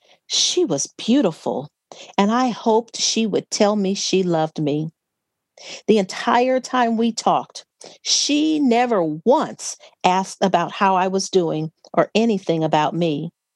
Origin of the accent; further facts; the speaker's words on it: Gary, Indiana, United States; born there; So they married, and I was born in Gary, Indiana.